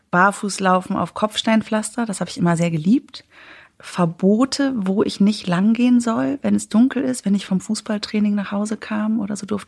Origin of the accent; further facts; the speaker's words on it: Hamburg, Germany; Ich komme nämlich eigentlich aus Hamburg. Mhm. Bin in der Nähe vom Schulterblatt groß geworden